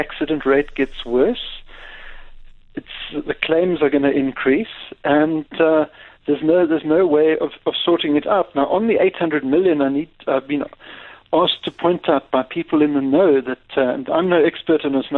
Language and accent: English; Cape Town, Western Cape, South Africa; Afternoon to you, John, and my compatriots from the Cape, my hometown.